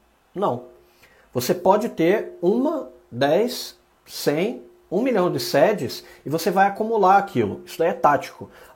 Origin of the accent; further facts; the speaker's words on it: Salvador, Bahia, Brazil; Meu sotaque já se perdeu um pouco, mas eu sou baiano, sou de Salvador. E na infância